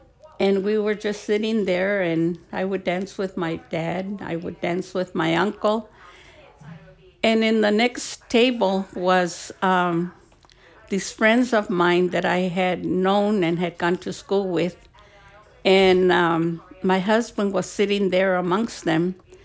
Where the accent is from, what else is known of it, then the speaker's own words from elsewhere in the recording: Ventura, California, United States; born there; Well, I was born in 1940 in Ventura, California.